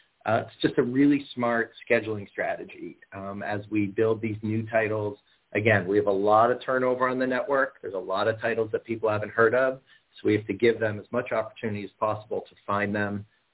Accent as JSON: {"language": "English", "country": "Canada", "tie": "born or raised there", "said": "I am Canadian, and so I have a little unfair advantage in that area where I have grown up making television in Canada."}